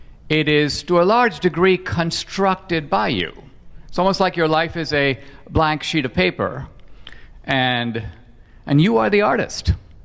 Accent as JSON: {"language": "English", "country": "India", "tie": "born or raised there", "moved": "yes", "lives_now": "United States", "said": "the dream of my generation growing up in India was pretty much how to get the heck out of India."}